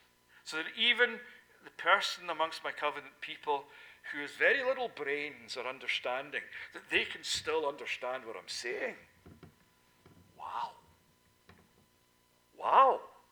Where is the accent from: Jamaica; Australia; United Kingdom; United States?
United Kingdom; Scotland; I remember growing up in Scotland, and often at the end of a service I would hear the old ladies, the old caiachs as we would call them.